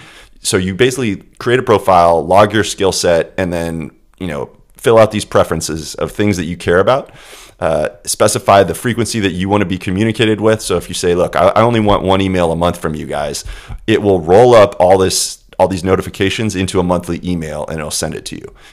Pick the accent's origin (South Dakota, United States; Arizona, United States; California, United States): Arizona, United States; Phoenix; is currently based in my hometown, Phoenix, Arizona.